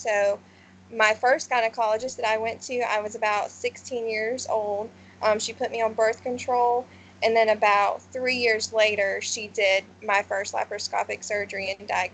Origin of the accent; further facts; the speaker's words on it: Aiken, South Carolina, United States; I'm from Aiken, South Carolina. I've lived here pretty much my whole entire life.